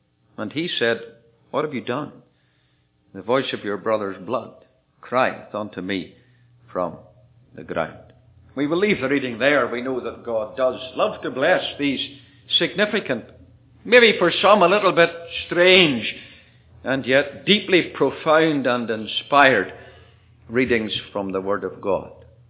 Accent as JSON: {"language": "English", "country": "United Kingdom", "moved": "yes", "said": "back in the UK, my home country"}